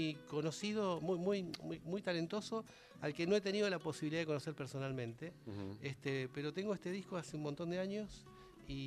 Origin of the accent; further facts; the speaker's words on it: Buenos Aires, Argentina; now in Castelar, Argentina; Yo nací en Mataderos, soy porteño.